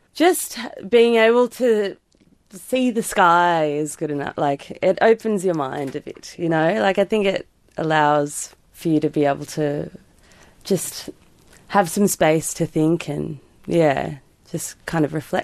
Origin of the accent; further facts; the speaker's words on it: Melbourne, Victoria, Australia; I mean, I'm from Melbourne, and when I was in Melbourne